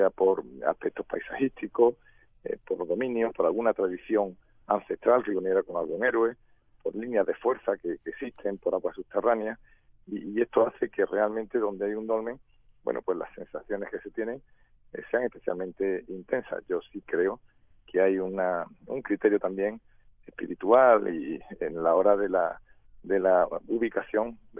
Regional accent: Spain; Pues no somos conscientes los españoles de qué estamos hablando.

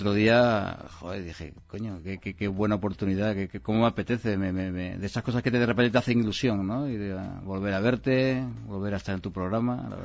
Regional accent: Seville, Andalusia, Spain; born there; Nací en Sevilla, sí.

